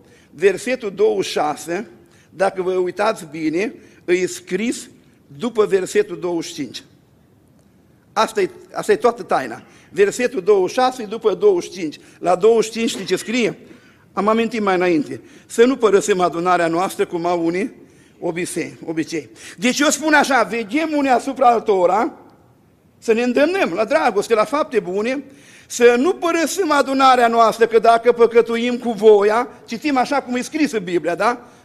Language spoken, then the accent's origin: Romanian; Bucovina, Romania; born there; Eu slujesc Domnului în satul meu în care m-am născut, un sătuc din Bucovina.